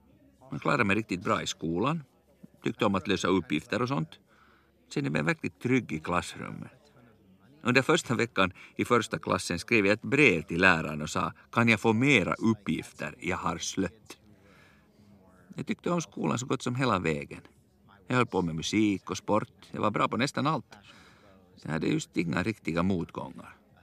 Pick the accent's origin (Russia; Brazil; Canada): Canada; London, Ontario; also born or lived in Vancouver; now in Sweden; Jag växte upp i London, Ontario, gick i skola i Toronto och tog en examen i engelska, teater och biologi.